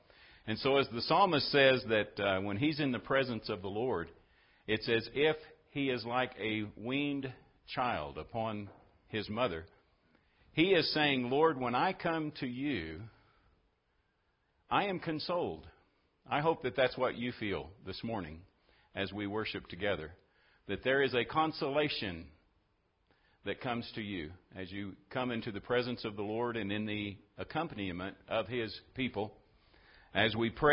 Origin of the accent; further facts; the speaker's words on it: Oklahoma, United States; But I was raised in Oklahoma, and we had mountains in Oklahoma, and Quartz Mountain was a hill, but we called it Quartz Mountain.